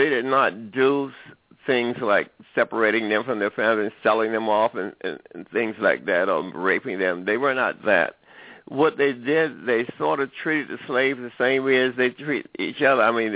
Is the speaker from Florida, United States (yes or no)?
yes; Ocala, Florida, United States; Well, you know, I have a personal relationship with the Seminole Indians because I was born in Florida. I was born in Ocala.